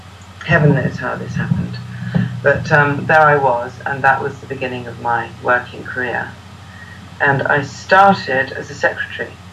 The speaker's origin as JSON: {"language": "English", "region": "London", "country": "United Kingdom", "tie": "born or raised there", "said": "I was born in London and brought up in London, but have always yearned to live in the country ever since I can remember."}